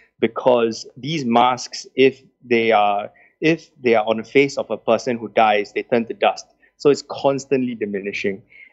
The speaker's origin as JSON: {"language": "English", "country": "Singapore", "tie": "born or raised there", "said": "I am Singaporean through and through, born and bred, very proudly so."}